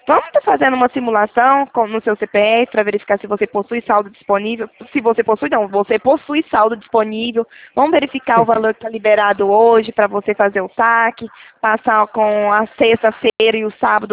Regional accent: Minas Gerais, Brazil; now in São Paulo, Brazil; Sou mineira, mineira e aqui em São Paulo.

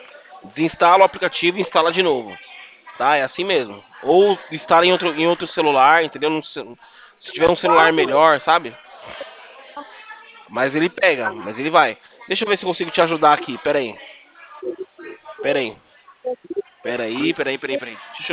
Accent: São Paulo, Brazil; a gente é de São Paulo.

